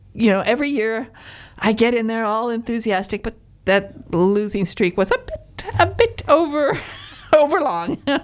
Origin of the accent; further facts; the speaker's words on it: Michigan, United States; Because I'm from Michigan. What can I do?